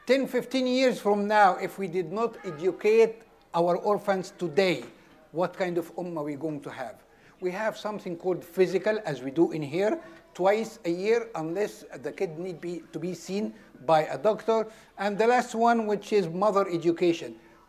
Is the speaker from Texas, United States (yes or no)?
yes; Dallas, Texas, United States; Brothers and sisters, I'm from Dallas, Texas, and when we say takbir, the neighbor called 911 for us.